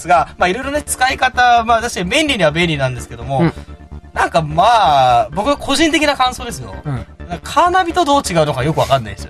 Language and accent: Japanese; Takayama, Gifu, Japan; で僕の出身地岐阜県高山市なんですけども